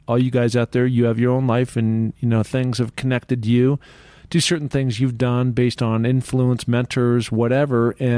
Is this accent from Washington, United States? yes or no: yes; Seattle, Washington, United States; I had been, you know, born and raised in Seattle, went to the big city high school, Roosevelt, then went on to the University of Washington to play football.